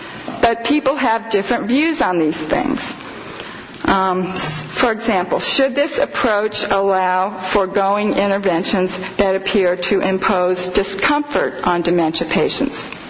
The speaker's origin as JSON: {"language": "English", "region": "Missouri", "country": "United States", "said": "The Supreme Court of Missouri from my home state in the Cruzan case said"}